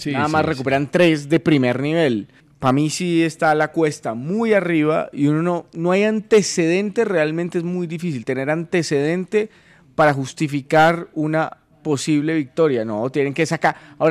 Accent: Colombia; y se supone que somos los colombianos los malos pues para definir.

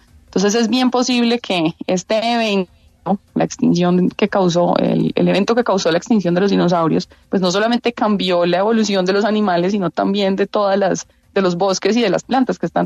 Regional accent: Medellín, Antioquia, Colombia; Yo soy de Medellín, yo nací y crecí en Medellín

